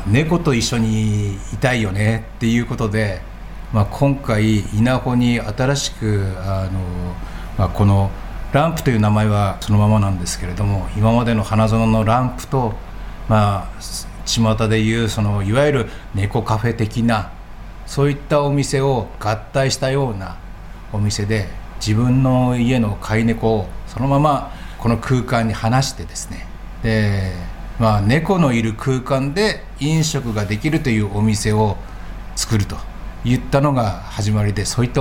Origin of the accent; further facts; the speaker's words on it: Otaru, Hokkaido, Japan; もともと小樽出身なんですけれども、小樽に戻ってきて50代に、戻ってきて、